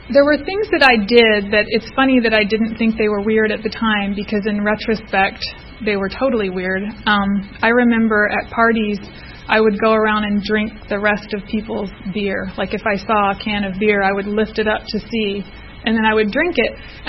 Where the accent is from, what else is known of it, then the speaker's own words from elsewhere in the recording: Baltimore, Maryland, United States; I grew up in Baltimore, Maryland. I had an older sister and my mom and my dad, and I had a pretty typical good childhood.